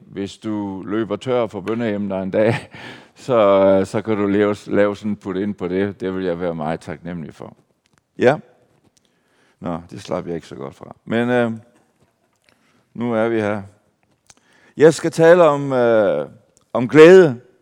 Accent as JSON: {"language": "Danish", "town": "Aalborg", "region": "North Denmark Region", "country": "Denmark", "tie": "born there", "said": "Og det er altid godt at være her i Aalborg, min fødeby."}